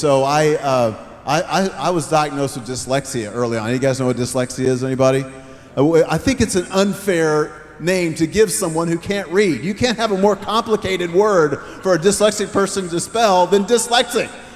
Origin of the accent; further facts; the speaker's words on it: Oklahoma, United States; I'm from Oklahoma.